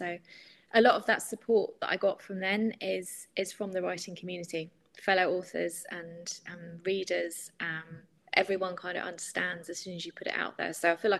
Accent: Brighton, South East England, United Kingdom; born there; I was born in Brighton

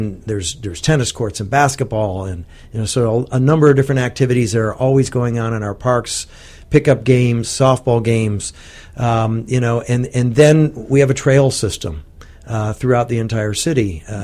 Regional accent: St. Petersburg, Florida, United States; also born or lived in Detroit, United States; Well, I was born in Detroit, Michigan. Family moved to Florida in 1972, and we moved to St. Petersburg. I have lived my entire life from that point forward here in beautiful St. Petersburg

